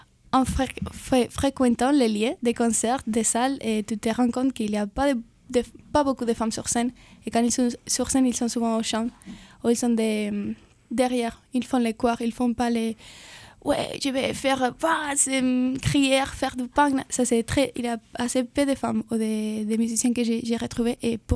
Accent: Spain; French is a second language; moved away as an adult; Et bon, du coup, à la base, je viens d'Espagne. Et je suis arrivée ici pour un Erasmus

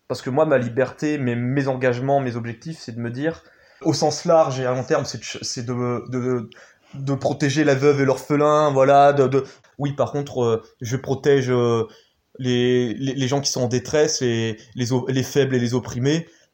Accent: Orly, Île-de-France, France; moi, à la base, il faut savoir que je viens du 94, j'ai grandi à Orly, en fait, en pleine cité et tout

